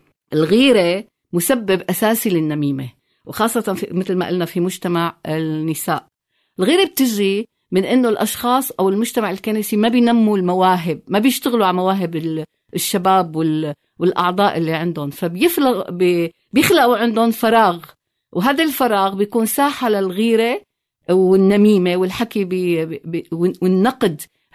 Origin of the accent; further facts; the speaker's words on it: Syria